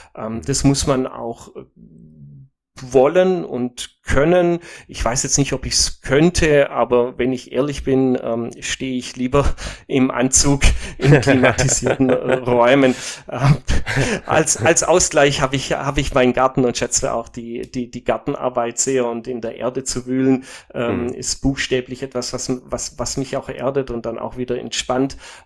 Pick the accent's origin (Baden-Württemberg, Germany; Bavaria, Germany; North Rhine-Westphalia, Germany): Baden-Württemberg, Germany; Ehingen an der Donau; Ich habe ja schon erzählt, dass ich ja eigentlich aus einer Biergegend komme. Ich komme aus Ehingen an der Donau, Tor zu Oberschwaben, Bierkulturstadt.